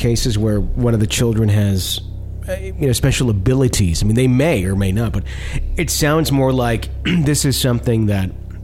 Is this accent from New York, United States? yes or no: no; Dallas, Texas, United States; somewhere in the Denley Drive where I was born before arriving in Alaska Avenue, or on Alaska Avenue, all the way in Dallas, Texas.